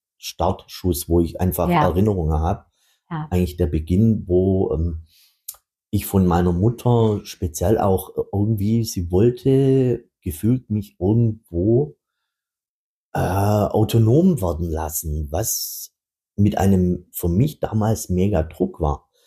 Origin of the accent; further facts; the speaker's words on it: Baden-Württemberg, Germany; Ich sage ganz einfach, wir sind aus dem Schwabenland